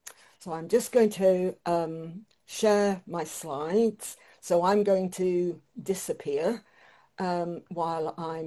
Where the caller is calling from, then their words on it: Anglesey, Wales, United Kingdom; I'm beaming in from Ynys Môn, Anglesey in the north of Wales.